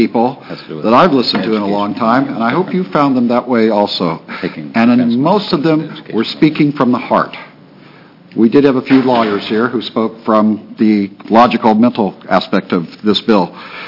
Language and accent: English; Corvallis, Oregon, United States; I'm from Corvallis.